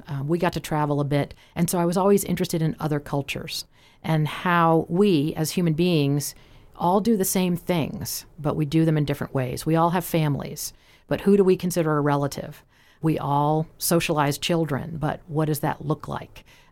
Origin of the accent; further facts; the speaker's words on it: District of Columbia, United States; So I grew up outside Washington, D.C., international city